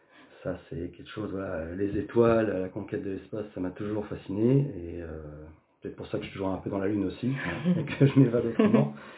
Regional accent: Cherbourg, Normandy, France; Donc je suis né à Cherbourg, donc je suis cotentinois d'origine

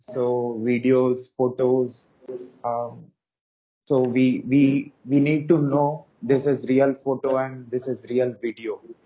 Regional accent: India; I'm from India.

